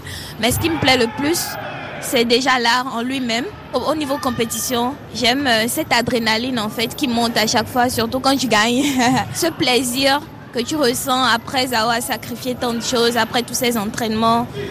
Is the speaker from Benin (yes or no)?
yes; Benin; moved away; J'ai quitté le Bénin, d'accord, mais je suis venue ici pour leur montrer qu'on a des athlètes en Afrique qui peuvent faire des merveilles. On veut voir des Africains aussi sur le podium. Et mon plus grand rêve, c'est être la première Béninoise